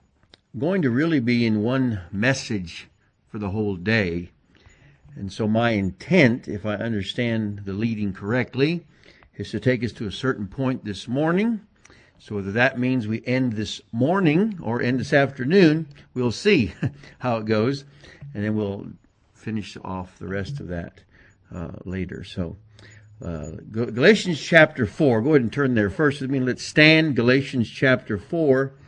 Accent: California, United States; I'm from California, so praise the Lord.

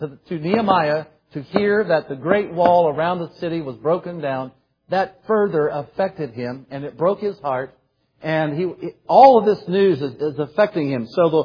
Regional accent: United States; but hey, I'm an American, they're an American

